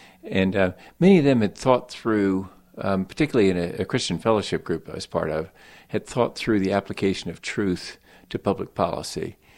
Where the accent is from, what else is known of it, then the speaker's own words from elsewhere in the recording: Bluffton, South Carolina, United States; I grew up in Bluffton, South Carolina, which is on the coast in South Carolina. And so I'm the fourth of five children